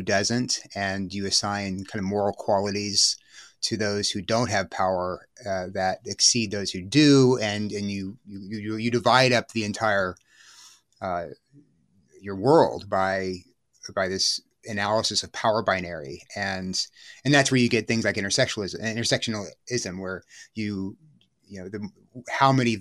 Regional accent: Corpus Christi, Texas, United States; born there; I was born in Corpus Christi. My father's a lawyer. My parents were, we were Episcopalian growing up.

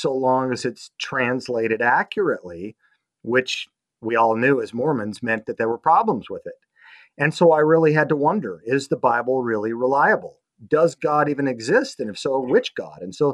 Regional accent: Salt Lake City, Utah, United States; So that was what I was raised in Salt Lake City, Utah, to know nothing different.

